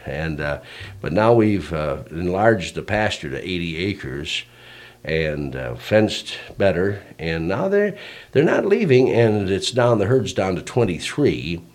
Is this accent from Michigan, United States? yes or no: yes; Michigan, United States; I was raised on the Flint Steel River, which flows into Lake Superior. And 20 miles upstream, there was nobody.